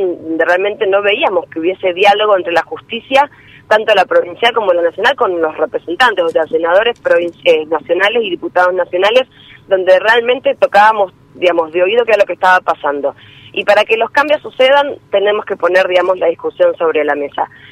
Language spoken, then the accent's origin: Spanish; Santa Fe, Argentina; va de la mano en cuanto a las necesidades que tenemos como santafesinos